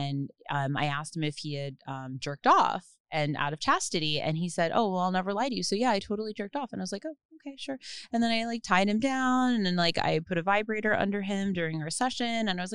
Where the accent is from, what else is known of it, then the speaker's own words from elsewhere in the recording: New Jersey, United States; I'm I'm from New Jersey